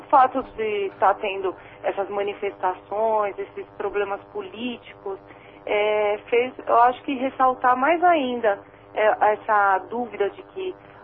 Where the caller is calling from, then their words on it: São Paulo, Brazil; Eu sou da Casa Verde.